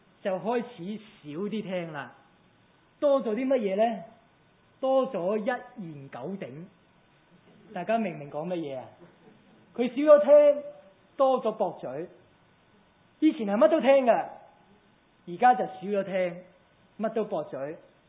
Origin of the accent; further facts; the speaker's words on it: Hong Kong; 尤其是我們香港人很喜歡屋這件事